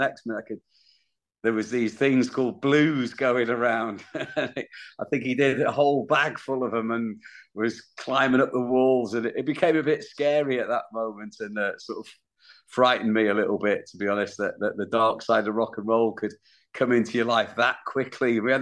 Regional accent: Wales, United Kingdom; We're from Wales.

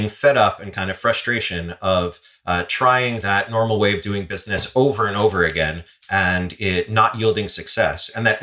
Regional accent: New York, United States; I'm Jewish. I grew up in New York. I, you know, appreciate it's like very much a New York Jew.

